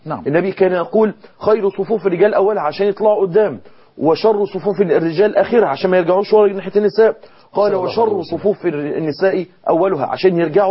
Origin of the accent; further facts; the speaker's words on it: Egypt; المكان اللي احنا بنسميه عندنا في مصر بز الرجل